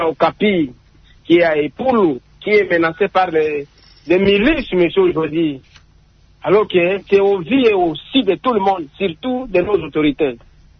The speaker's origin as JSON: {"language": "French", "country": "DR Congo", "said": "Nous tous, nous sommes des Congolais, en tout cas, chers compatriotes. Ce pays ici nous appartient, qu'on est de Bounia, de Goma, de Bukavu, de Lubumbashi, de Kolwezi, de Kanyoka, Kasai Central, au fin fond."}